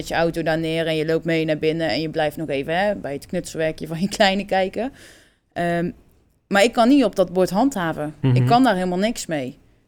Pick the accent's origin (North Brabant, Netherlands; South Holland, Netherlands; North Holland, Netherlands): North Brabant, Netherlands; 's-Hertogenbosch; Maar ik ben geen Tilburger, hè?